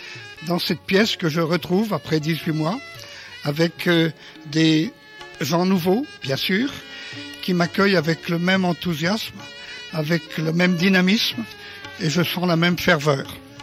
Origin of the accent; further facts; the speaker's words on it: France; Parce qu'il se trouve que je suis français et je suis méditerranéen.